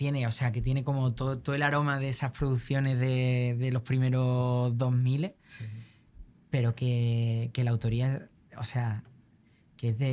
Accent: Seville, Andalusia, Spain; como andaluz lo que reivindicaría pero luego como yo soy sevillano en cualquier caso y ahora mismo de la Macarena.

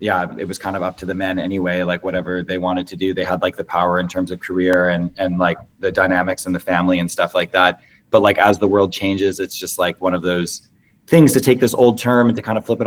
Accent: Canada; like I say American loosely because I'm from Canada

